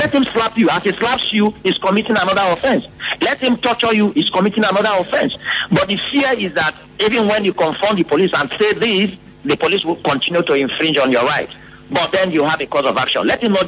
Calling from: Port Harcourt, Rivers, Nigeria; I'm calling from Port Harcourt.

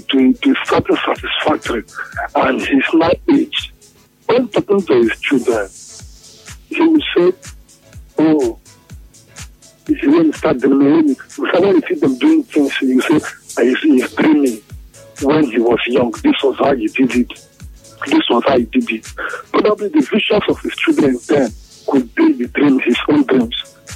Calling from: Port Harcourt, Rivers, Nigeria; I'm calling from Port Harcourt.

